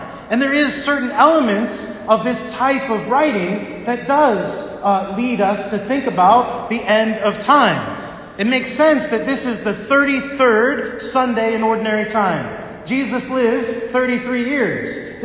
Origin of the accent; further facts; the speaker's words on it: Indianapolis, Indiana, United States; born there; I was born in Indianapolis, actually, and my grandparents lived between St. Paul's and Adams.